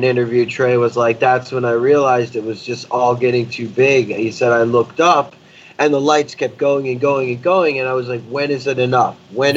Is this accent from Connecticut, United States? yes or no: yes; Hartford, Connecticut, United States; And then, of course, my hometown show, Hartford, the absolute monster